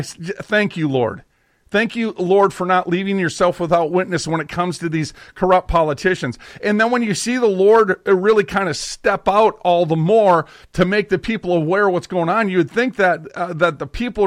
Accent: Minneapolis, Minnesota, United States; Oh, and for the record, I'm from Minneapolis.

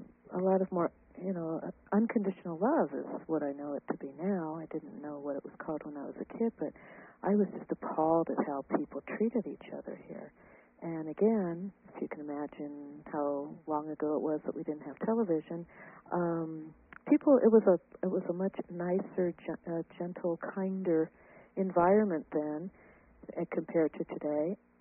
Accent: Los Angeles, California, United States; born there; I was born in Los Angeles, which I always like referring to as the City of the Angels

